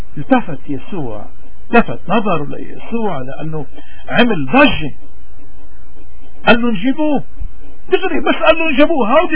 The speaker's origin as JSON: {"language": "Arabic", "country": "Lebanon", "said": "نحن كلبنانيين اليوم ومسيحيين تحديدا نحن بارتيماوس، نحن عمي قاعدين على قارعه الطريق تركين بلادنا للغريب"}